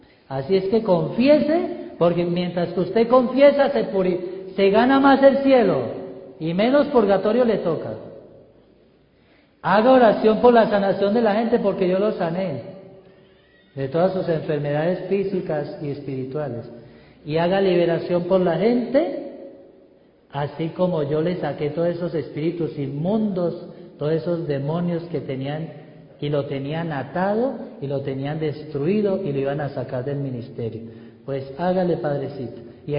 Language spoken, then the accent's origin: Spanish; Antioquia, Colombia; ¿De dónde es usted, padre? De Antioquia, no, con razón.